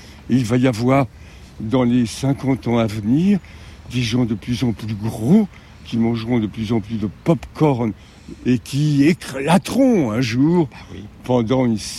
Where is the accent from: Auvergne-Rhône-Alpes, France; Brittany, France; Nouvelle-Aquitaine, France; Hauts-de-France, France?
Brittany, France; accent: Breton; je retrouve mon accent breton d'origine.